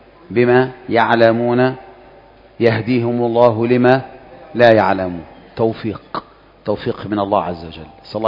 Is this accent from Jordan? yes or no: no; Egypt; احنا مصريين زي بعض وفاهمين.